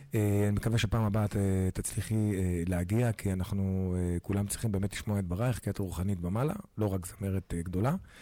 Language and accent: Hebrew; Morocco; כמו שאת מבינה, אני מרוקאי.